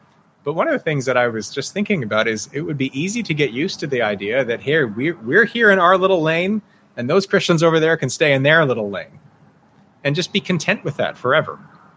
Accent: Canada

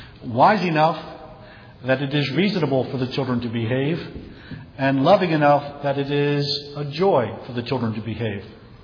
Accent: Philadelphia, Pennsylvania, United States; I am from Philadelphia. I'm actually in Southeast Delco, which is just South Philly extended, if you know our geography.

